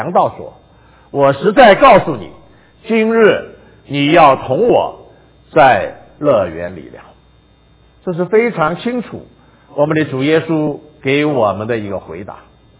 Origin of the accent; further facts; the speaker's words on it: China; 我们中国人有一句话也可能比较相信的，就是万人坑啊